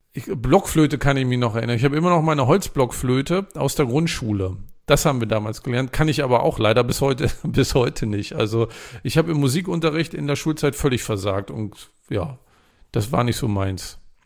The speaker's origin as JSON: {"language": "German", "region": "Mecklenburg-Vorpommern", "country": "Germany", "said": "meine Heimatland Mecklenburg-Vorpommern"}